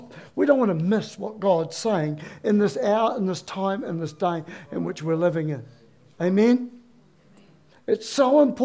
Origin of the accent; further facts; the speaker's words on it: Dannevirke, Manawatū-Whanganui, New Zealand; He came to the Anglican church in my hometown in Dannevirke, and he preached.